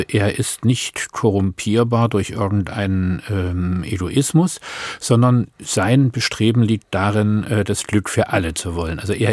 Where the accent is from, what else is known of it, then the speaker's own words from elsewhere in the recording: Dresden, Saxony, Germany; Also ich bin ja in Dresden aufgewachsen